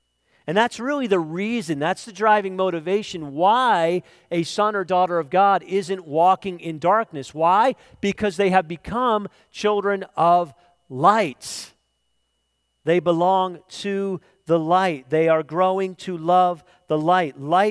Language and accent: English; Pennsylvania, United States; Now, I grew up in Lancaster County.